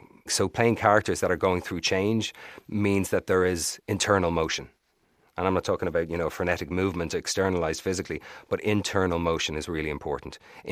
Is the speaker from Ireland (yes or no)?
yes; Ireland; And I think that is at times can stick us in a certain pattern of behaviors as Irish people, and some of it is beautiful and we have a great sense of community